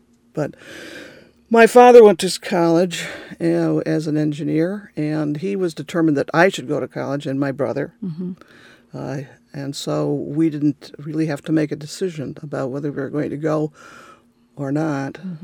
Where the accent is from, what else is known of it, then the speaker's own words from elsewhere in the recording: Iowa, United States; So I was born in Iowa, actually.